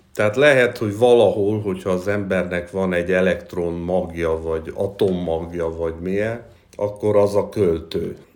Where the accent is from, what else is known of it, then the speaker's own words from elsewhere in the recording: Cluj-Napoca, Cluj County, Romania; 72-ben születtem Kolozsváron, 90-ben érettségiztem a Brassai Sámuel Ipari Líceumban